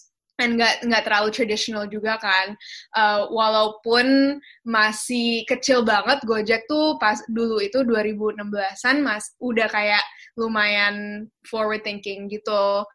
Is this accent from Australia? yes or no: no; Singapore; moved away as an adult; now in Jakarta, Indonesia; aku gedenya di Singapura kan, jadi aku sebenarnya nggak begitu tahu tentang tech space di Indonesia. Jadi abis aku lulus kuliah, aku pindah balik ke Jakarta, itu pertama kali aku tinggal di sini gitu.